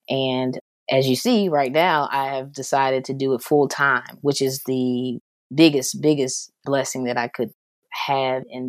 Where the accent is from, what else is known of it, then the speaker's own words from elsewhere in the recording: Nashville, Tennessee, United States; I'm from Nashville, Tennessee, and my dad was a huge music lover.